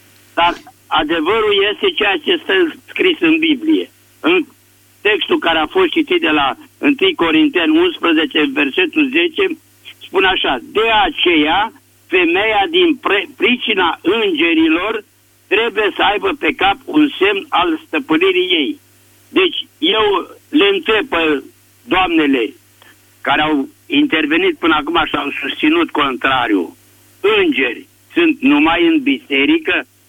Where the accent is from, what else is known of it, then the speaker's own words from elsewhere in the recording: Bucharest, Romania; și sunt din București.